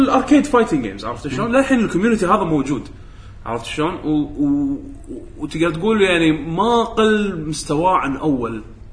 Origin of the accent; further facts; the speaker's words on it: Kuwait; قلت والله انا لاعب من الكويت